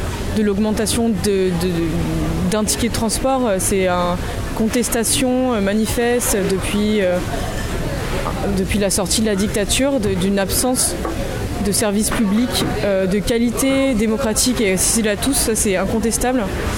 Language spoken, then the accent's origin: French; France; Moi-même, je ne sais pas comment j'aurais pris en tant que Française